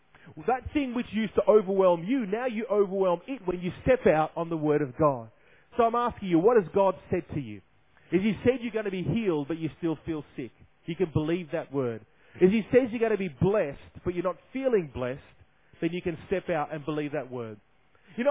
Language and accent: English; Jamaica; now in Brisbane, Australia; Although I was born close by here in Brisbane. Vegas. And so growing up we actually lived in Jamaica